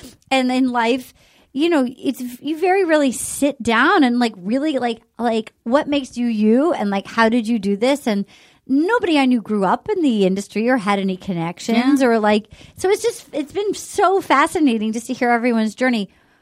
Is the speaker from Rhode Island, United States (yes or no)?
yes; Little Compton, Rhode Island, United States; It's called Little Miss Little Compton, because I'm from Little Compton, Rhode Island.